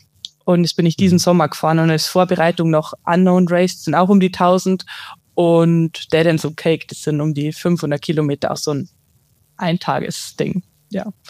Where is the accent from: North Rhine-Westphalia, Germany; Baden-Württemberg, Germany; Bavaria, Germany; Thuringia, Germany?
Bavaria, Germany; ich bin 28 und ich komme aus Niederbayern, also einem kleinen Kaff.